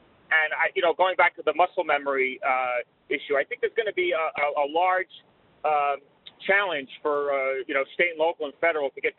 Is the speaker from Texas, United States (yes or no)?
no; New York, United States; now in Florida, United States; even though I live in Florida, I'm from New York formerly